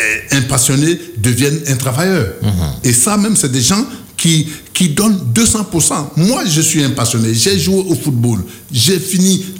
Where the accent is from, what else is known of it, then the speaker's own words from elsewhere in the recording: Côte d’Ivoire; Nous sommes tous des Ivoiriens. Nous sommes les mêmes qui allons nous retrouver après.